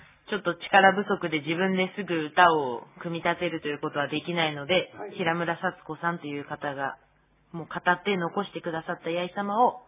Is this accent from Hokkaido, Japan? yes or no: yes; Nibutani, Hokkaido, Japan; 私は猿川筋の子孫で二豚にで生まれ育った … です。私は札幌大学ウレシパクラブでアイヌ文化やアイヌ語、アイヌの歌などいろいろ勉強していました。